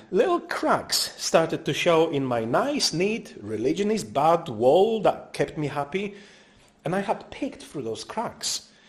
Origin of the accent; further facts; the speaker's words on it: Poland; I grew up Roman Catholic in Poland, in the 90s and the noughties